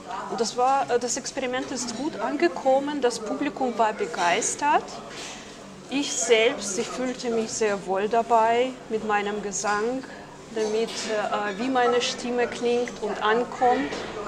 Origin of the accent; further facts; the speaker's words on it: Russia; man hat mich gerade so noch so geduldet als Russin